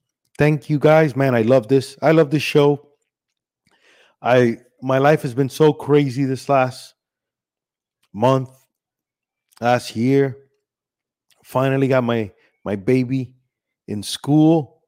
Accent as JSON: {"language": "English", "town": "Miami", "region": "Florida", "country": "United States", "tie": "born or raised there", "also_born_or_lived": "Cuba", "said": "even though I was born in Cuba, but I was raised here in Miami."}